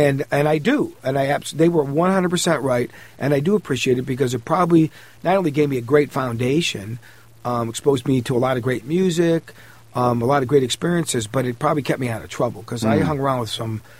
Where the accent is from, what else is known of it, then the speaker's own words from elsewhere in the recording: Cleveland, Ohio, United States; A lot of kids I grew up with back in Cleveland, they remember.